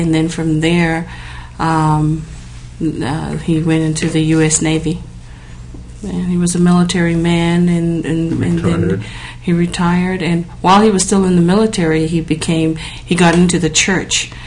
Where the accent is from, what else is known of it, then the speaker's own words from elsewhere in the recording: Auckland, New Zealand; moved away as an adult; also born or lived in Samoa; now in United States; Home to me is New Zealand, although I was born in Wailima, Western Samoa. And then I went to New Zealand in 1953, about a year and a half, almost two. And so New Zealand is home to me in Auckland.